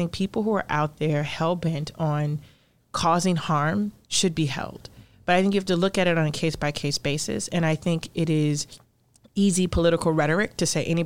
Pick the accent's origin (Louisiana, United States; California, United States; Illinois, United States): Illinois, United States; I grew up in Cabrini. I used to seek shelter in bathtubs when people were shooting.